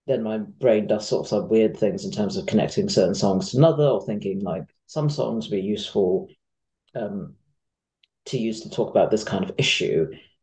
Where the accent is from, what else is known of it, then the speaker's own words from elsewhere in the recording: Hong Kong; moved away as an adult; now in United Kingdom; growing up in Hong Kong, queerness was not really a thing. And then I was moving to UK for university when I was 18.